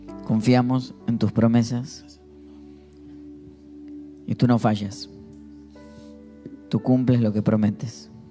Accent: Argentina; Como argentino yo escucho, espero los vigilantes de la mañana y yo pienso en el pan dulce, en la factura.

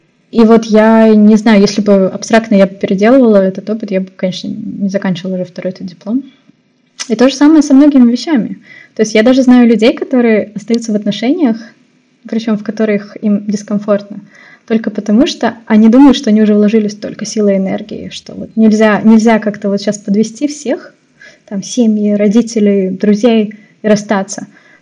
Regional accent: Almaty, Kazakhstan; also born or lived in Saint Petersburg; now in Barcelona, Spain; если я вернусь в родной город, да, то есть я из Алматы, я жила в Питере, и сейчас я живу в Барселоне.

